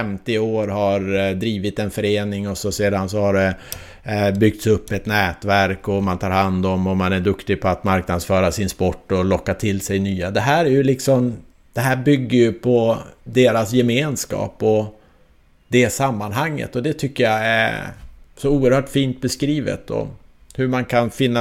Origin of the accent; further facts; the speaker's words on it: Stockholm County, Sweden; Och sedan den dagen var jag ensam varg i min hemort utanför Stockholm.